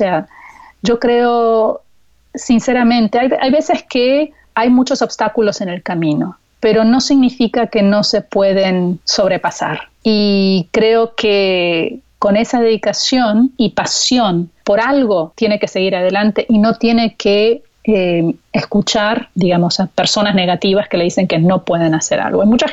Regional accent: United States; Yo soy las dos cosas, soy americana y soy latina.

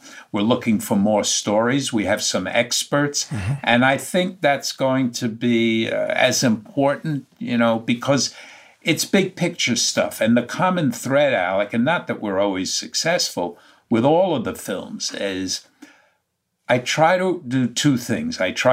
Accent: New York, United States; despite being a New Yorker in my heart and soul, I am optimistic.

